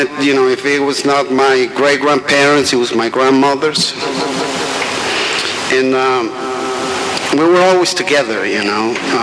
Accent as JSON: {"language": "English", "region": "Mexico City", "country": "Mexico", "moved": "as an adult", "said": "You know, I am from Mexico City, and I'm 47 years old."}